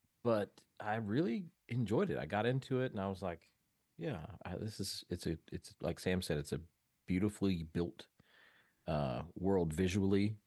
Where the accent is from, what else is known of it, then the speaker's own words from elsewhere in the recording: Ireland; And I have an affinity, as an Irishman, I have an affinity for sea shanties and Irish folk tunes.